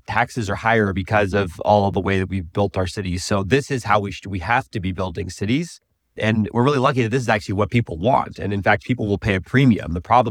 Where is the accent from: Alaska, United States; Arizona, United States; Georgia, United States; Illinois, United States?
Arizona, United States; Phoenix; You know, my story is I grew up in Phoenix in the burbs.